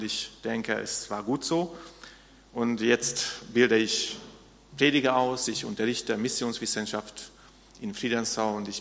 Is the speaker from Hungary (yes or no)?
yes; Hungary; German is a second language; Ich komme aus Ungarn, wie ihr das hören könnt, aber ich komme nicht ungern hier. Und ich bin dort aufgewachsen.